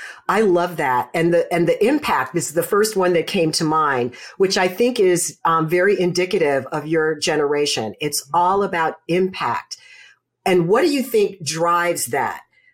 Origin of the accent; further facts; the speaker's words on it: Chicago, Illinois, United States; Yeah, it is. It's my hometown, so I'm totally biased, but that's another story.